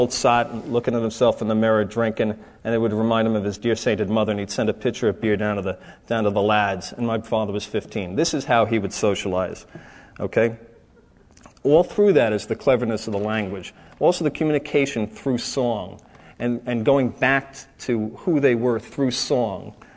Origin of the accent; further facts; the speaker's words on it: Deer Park, New York, United States; And so I grew up in Long Island on the South Shore in Deer Park